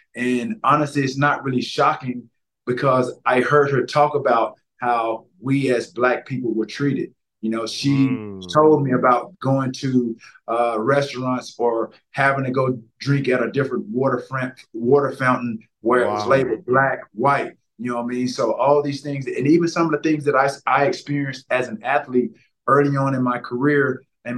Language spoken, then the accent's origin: English; the South, United States; Growing up in the South, Jalen, you played with a number of athletes.